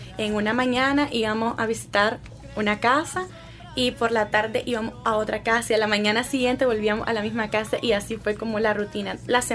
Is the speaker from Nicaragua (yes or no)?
yes; Nicaragua; desde la visión de ellos como estudiantes gringos y nuestra visión como estudiantes de nicaragüenses, como estudiantes nicaragüenses.